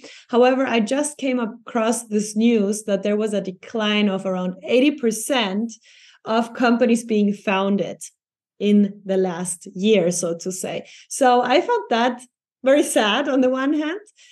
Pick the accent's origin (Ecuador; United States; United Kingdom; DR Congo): Ecuador; English is a second language; moved away; especially if I compare it to my home country, Ecuador, where that's something like everyone aspires